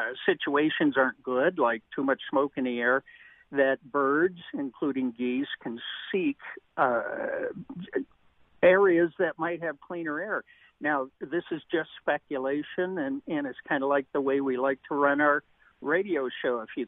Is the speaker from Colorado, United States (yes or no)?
yes; Denver, Colorado, United States; You know, we grew up in Denver.